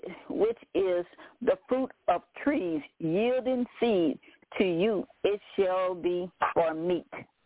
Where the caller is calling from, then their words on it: Baton Rouge, Louisiana, United States; I'm calling from Baton Rouge, Louisiana.